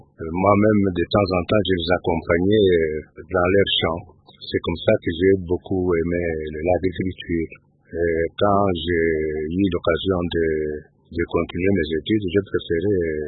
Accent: Kasaï-Oriental, DR Congo; Je suis né au Kassai, dans le district de Tilenge, province du Kassai oriental.

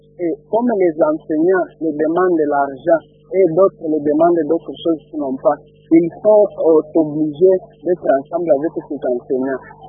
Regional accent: Maniema, DR Congo; chez nous, au Maniema

